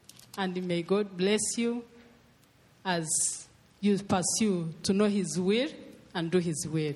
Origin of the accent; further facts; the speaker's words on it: Rwanda; now in Canada; And so when we come from Rwanda, in Canada, where you have not been, we find lovely people who welcome us, and we feel comfortable.